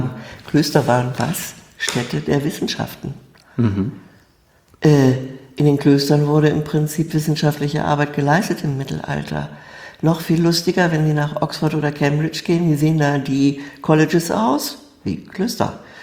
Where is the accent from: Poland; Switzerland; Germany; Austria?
Germany; Bremen; Ich bin einfach aufgewachsen in Bremen, zur Schule gegangen, habe Abitur gemacht